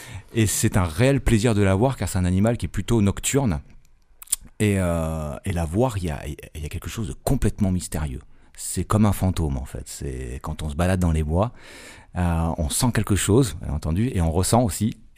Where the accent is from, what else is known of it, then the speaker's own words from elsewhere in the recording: Provence-Alpes-Côte d'Azur, France; parce que moi, à la base, je viens des Hautes-Alpes. Donc c'est plutôt montagnard